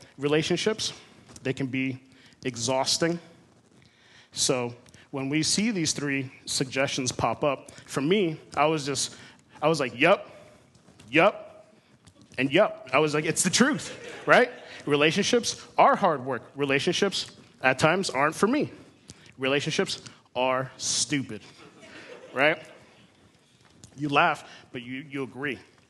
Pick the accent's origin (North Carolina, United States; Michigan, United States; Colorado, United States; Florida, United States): Florida, United States; Miami; moved away as an adult; now in Missouri, United States; I'm born and raised in Miami. And you might be wondering, what is it that I'm doing here in Missouri? Why did I leave? I've been here for about 2 years.